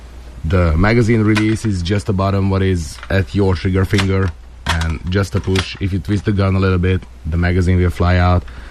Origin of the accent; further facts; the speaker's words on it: Hungary; English is a second language; I was born and raised in Hungary. I served 13 years in the Hungarian Defense Forces